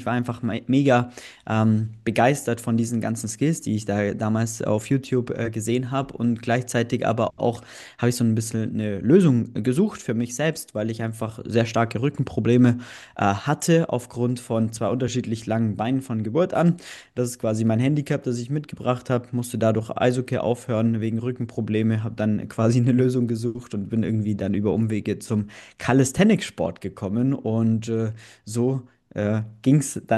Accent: Bavaria, Germany; Ich komme aus dem Allgäu ursprünglich, das heißt, da gibt es ein, zwei Eisstadien

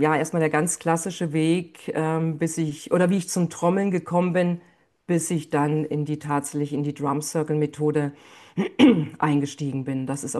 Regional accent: Southern Germany, Germany; ich bin in den 60ern in dörflicher Gegend aufgewachsen in Süddeutschland.

